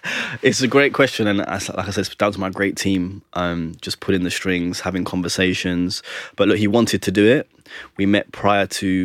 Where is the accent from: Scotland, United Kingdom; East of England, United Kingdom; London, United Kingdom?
London, United Kingdom; Tottenham; And for me, I'm from Tottenham.